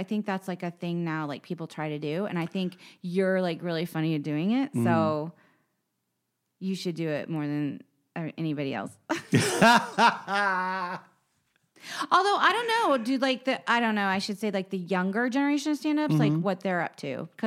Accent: the South, United States; But, like, I grew up in the South with a bunch of girls who were, like, part of this kind of patriarchal fucking system.

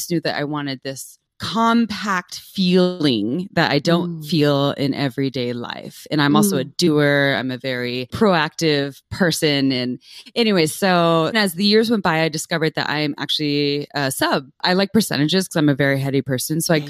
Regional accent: Santa Cruz, California, United States; I was raised in Santa Cruz, California, so like a little more progressive.

